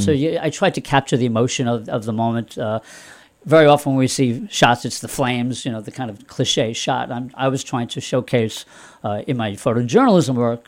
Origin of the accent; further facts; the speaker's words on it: Massapequa, New York, United States; So, and what triggered that was the idea of doing a book about my hometown in Massapequa, Long Island.